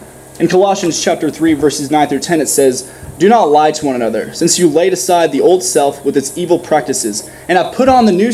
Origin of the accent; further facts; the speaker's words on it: Nashville, Tennessee, United States; I'm from Nashville.